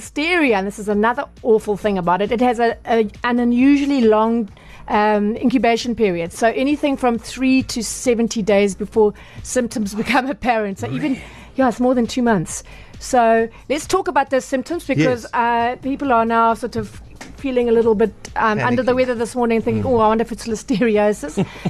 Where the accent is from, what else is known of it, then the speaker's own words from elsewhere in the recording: South Africa; I suppose we as South African consumers should be grateful